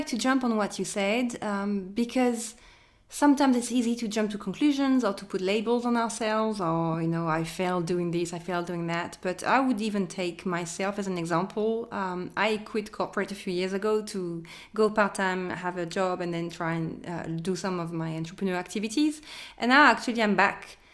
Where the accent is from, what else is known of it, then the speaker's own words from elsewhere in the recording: France; I was French. I thought I was coming back to France, basically.